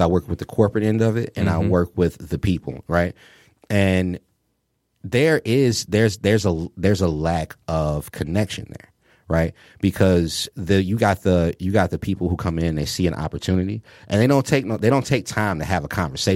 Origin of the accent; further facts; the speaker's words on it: Detroit, Michigan, United States; But also because I am born and raised in Detroit. And I live that every day, that opposite side, that hanging on the fence, you know. I grew up in Corktown.